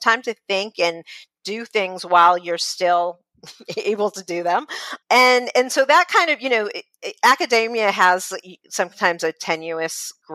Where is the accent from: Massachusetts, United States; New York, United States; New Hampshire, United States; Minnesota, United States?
Massachusetts, United States; Well, I grew up in Massachusetts, and my first concert was a … concert at Tanglewood, which is in the Berkshires.